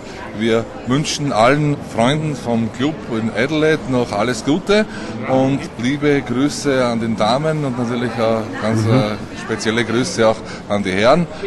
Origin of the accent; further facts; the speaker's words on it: Aspang am Wechsel, Lower Austria, Austria; Ich komme aus Niederösterreich, aus Aspang am Wechsel. Das ist an der steirischen, burgenländischen Grenze.